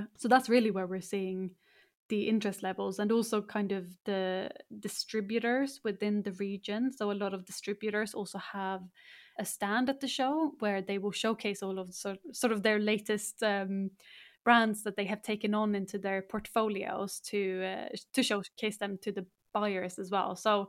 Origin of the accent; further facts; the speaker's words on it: Stockholm, Stockholm County, Sweden; because of course I'm based in Stockholm. So yeah, it's coming back to my hometown for the first time as well.